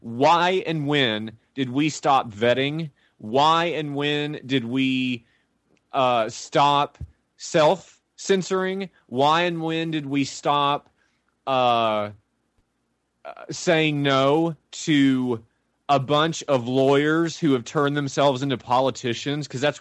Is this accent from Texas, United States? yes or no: yes; Texas, United States; because I grew up in Texas where weed was very, very naughty and still is.